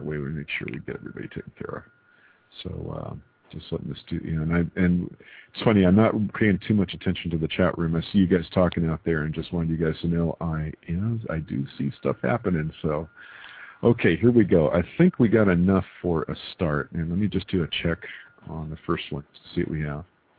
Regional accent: El Paso, Texas, United States; I sound Texan. I'm from El Paso.

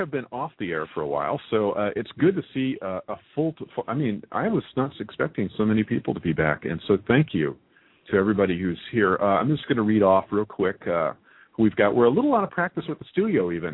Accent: Scotland, United Kingdom; Paul, I'm Scottish like you.

